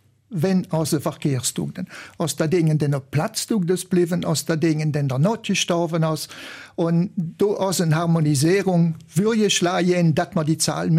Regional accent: Emmels, Wallonia, Belgium; ich kann mich als typisch Emmelzer Jungen bezeichnen. Ich bin nämlich in Emmels geboren, und zwar Metzen und Dorf, ob die Kreuzung.

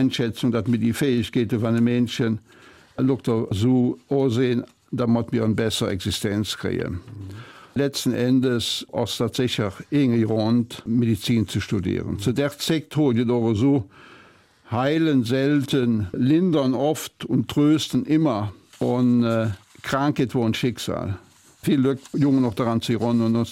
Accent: Medell, Wallonia, Belgium; 18 Jahre Medell gelebt. Und Medell aus, wenn ich das aus heutiger Sicht sehe, mein Daheim, das ist meine Heimat.

